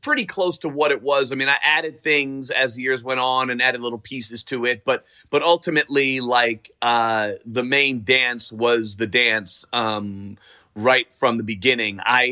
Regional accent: Riverdale, New York, United States; like I grew up in Riverdale, right? So Riverdale is, you know, somewhat integrated, but it was when I was a kid, it was mostly a white neighborhood.

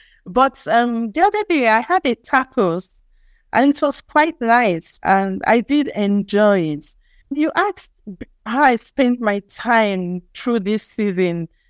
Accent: Benin City, Edo, Nigeria; We grew up in Benin City, where we lived on these streets where every family knew each other.

